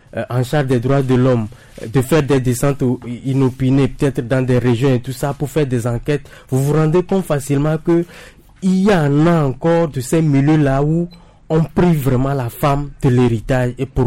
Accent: Togo; si je peux me réjouir naturellement en tant que Togolais

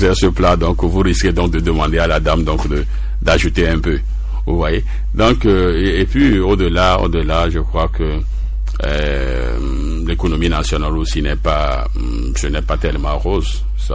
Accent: Togo; oui, en tant que Togolais, on ne peut qu'envier cela.

